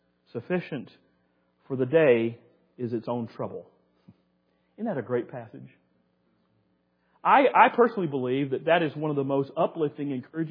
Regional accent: United States; the opportunities that He has afforded me as an American, I thank God for that.

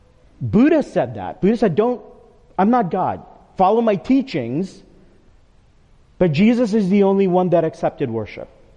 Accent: New York, United States; I'm a New Yorker. I used to serve in some different churches in the New York metro area.

